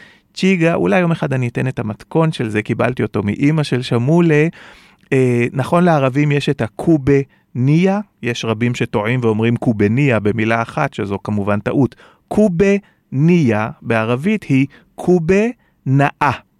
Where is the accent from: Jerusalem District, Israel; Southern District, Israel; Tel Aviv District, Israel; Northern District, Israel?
Tel Aviv District, Israel; Tel Aviv; ואתם יודעים, אני תל אביבי ואני מת על תל אביב